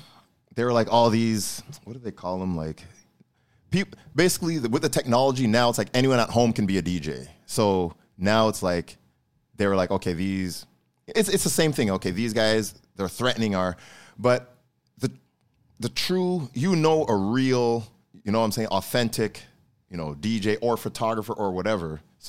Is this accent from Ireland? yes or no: no; Canada; Now, remember, I'm Canadian. So he gave me $30 US.